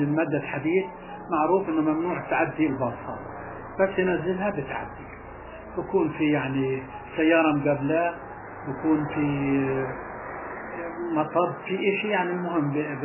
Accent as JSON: {"language": "Arabic", "town": "Gaza", "region": "Gaza Strip", "country": "Palestine", "said": "شركة بامي اللي موجودة عندنا في غزة."}